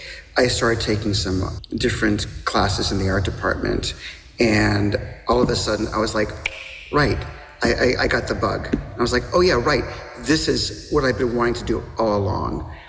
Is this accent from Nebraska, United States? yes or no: yes; Lincoln, Nebraska, United States; I was brought up in Lincoln, Nebraska